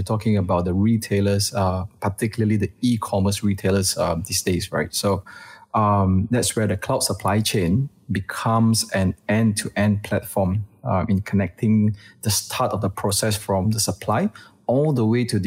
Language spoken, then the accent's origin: English; Malaysia; I'm Malaysian